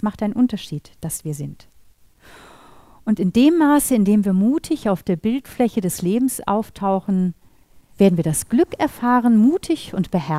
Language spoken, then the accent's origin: German; Baltic coast, Germany; now in Austria; Sie hören meiner Sprache an, ich komme aus Deutschland, auch wenn ich schon 15 Jahre in Österreich lebe. Ich komme von der Ostsee.